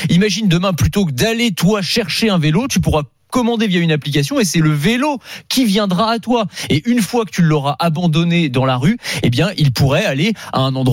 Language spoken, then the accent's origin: French; Nantes, Pays de la Loire, France; moi, je suis de Nantes.